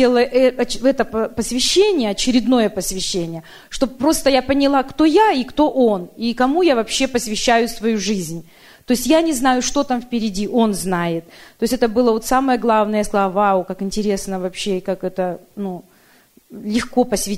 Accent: Federal Way, Washington, United States; я из Федерал Вэя

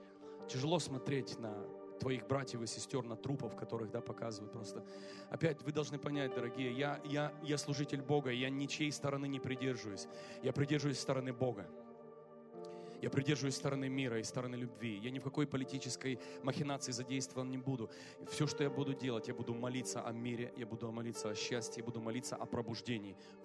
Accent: Ukraine; born there; Опять же, я родился на Украине, ты никуда не денешься, оно внутри.

